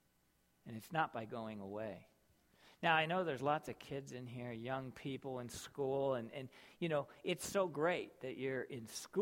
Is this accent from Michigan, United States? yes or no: yes; Michigan, United States; we grew up in Michigan. She upper Michigan, me lower Michigan.